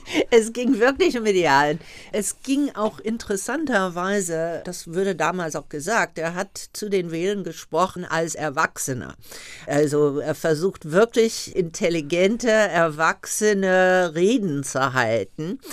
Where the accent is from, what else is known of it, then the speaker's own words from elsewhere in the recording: the South, United States; Ich bin im Süden der USA groß geworden mit der Bürgerrechtsbewegung.